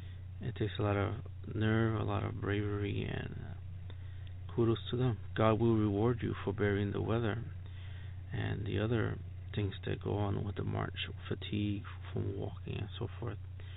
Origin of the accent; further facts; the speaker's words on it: New York, United States; born there; I was born in New York, so the cold was part of my experience.